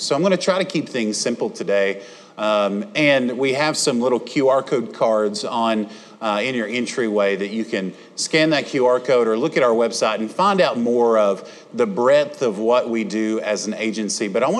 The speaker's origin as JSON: {"language": "English", "town": "Batesville", "region": "Arkansas", "country": "United States", "tie": "born or raised there", "said": "I grew up in this area on the Independence-Sharp County line, so Batesville's my hometown."}